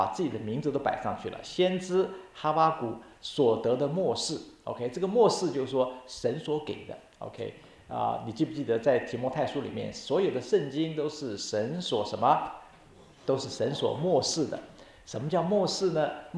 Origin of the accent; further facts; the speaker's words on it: China; 就像我们中国人这个在特别在这个唐宋的时候呢